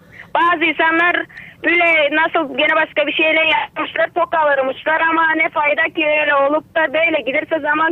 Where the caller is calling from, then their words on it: Boyan Botevo, Haskovo Province, Bulgaria; Hayır, Haskova bölgesinden Boyan Botyo'danım ablacığım.